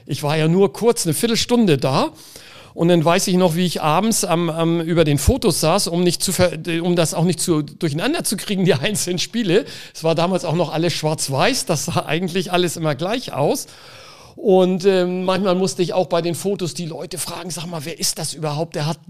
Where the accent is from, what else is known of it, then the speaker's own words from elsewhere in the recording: Hamburg, Germany; born there; ich bin in Hamburg geboren